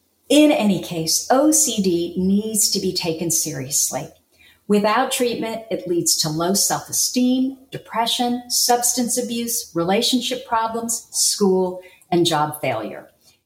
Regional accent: San Francisco, California, United States; But we were such city slickers. We came from San Francisco that we did not know that the sound that the Canada geese make is very different than the sound of the bullfrog.

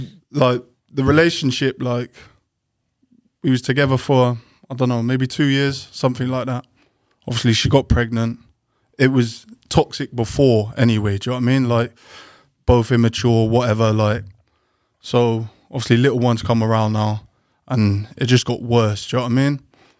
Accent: Swindon, South West England, United Kingdom; I come from Swindon, so it's about an hour and a half away, do you know what I mean?

